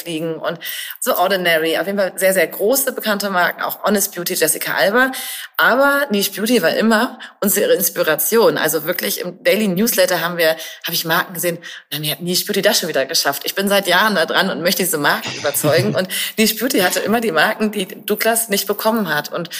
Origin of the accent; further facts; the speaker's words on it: Göttingen, Lower Saxony, Germany; Ich weiß noch, wie ich als Kind, ich komme aus Göttingen und immer wenn ich in der Stadt war